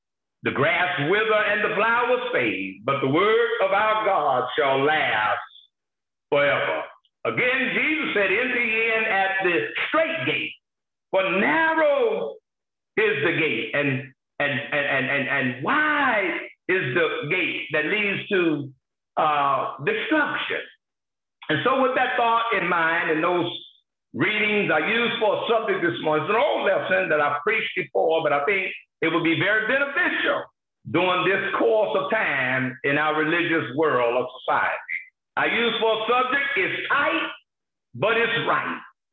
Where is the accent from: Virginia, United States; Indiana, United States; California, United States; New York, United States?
Indiana, United States; Gary; If I wanted to go from my hometown in Gary, Indiana, home of … right next door to Chicago